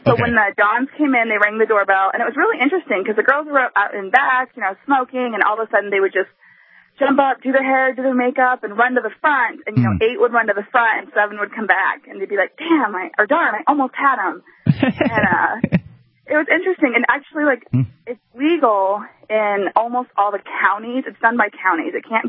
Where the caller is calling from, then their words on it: Nevada, United States; Hey, I was just calling because I'm actually from Nevada, and when I went to college, I came back and did a research project on brothels.